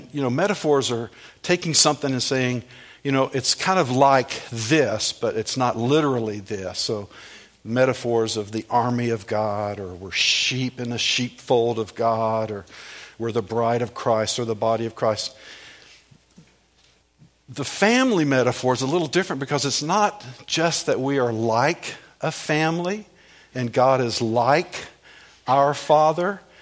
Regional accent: Lexington, Kentucky, United States; We said, no, we're from Lexington.

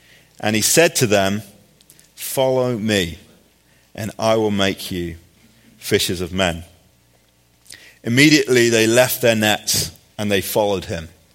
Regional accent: England, United Kingdom; I grew up in England, and I went to a little tiny church called Cope Baptist Church.

